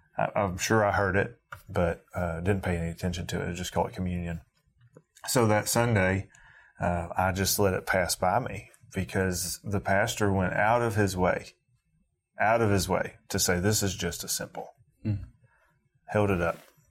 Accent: Kentucky, United States; because I'm from the Bible Belt, Kentucky. I'm an American.

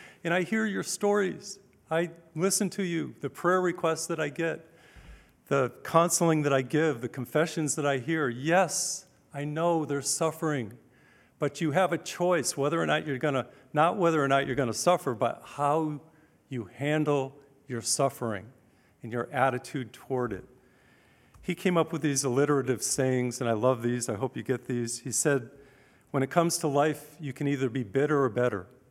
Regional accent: Massachusetts, United States; When I was a teenager growing up in Massachusetts and going to high school

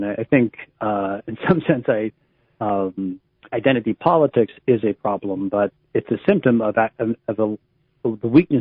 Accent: Rochester, New York, United States; I'd say to some degree where I grew up in Rochester, New York as well, like that was your identity as a Catholic.

